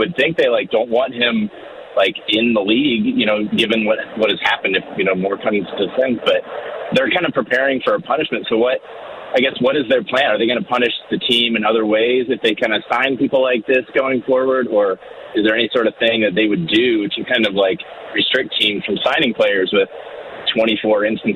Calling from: Ohio, United States; Just wanted to say I'm originally from Ohio, live in Oregon now

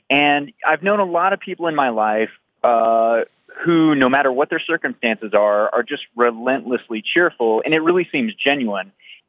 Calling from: Lafayette, Colorado, United States; Calling from Lafayette, Colorado.

